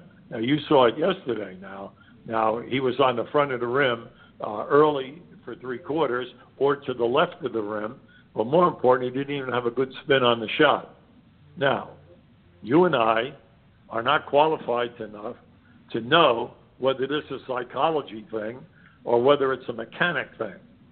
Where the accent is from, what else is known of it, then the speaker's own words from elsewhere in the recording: New Jersey, United States; also born or lived in New York; And growing up in New York, and I mean growing up in New Jersey and New York, they go hand in hand.